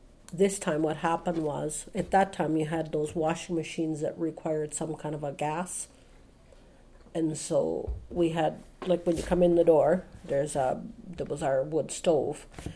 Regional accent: Collin Lake, Alberta, Canada; born there; I was born in Collin Lake, Alberta

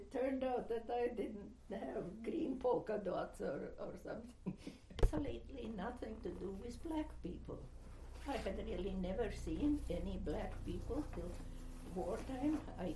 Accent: Canada; I am Canadian, I'm more Canadian than Canadians, I think.

